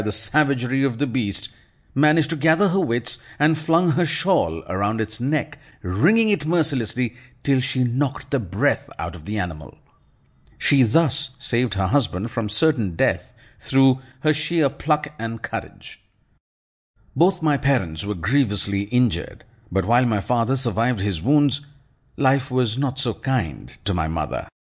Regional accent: Punjab, India; my maternal uncle's place in my home state of Punjab, where I spent all my formative years under the guardianship of my Naniji, my maternal grandmother

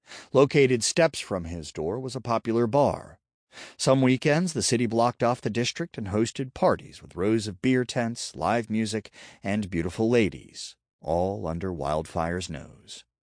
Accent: Atlanta, Georgia, United States; I was born in Georgia Baptist Hospital downtown on the Boulevard and raised on the South Side.

